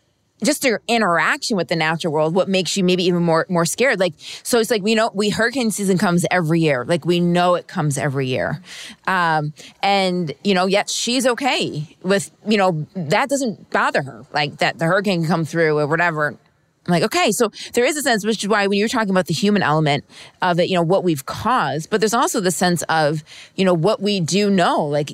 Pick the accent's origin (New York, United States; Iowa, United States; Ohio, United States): New York, United States; She's from Florida and I'm from New York.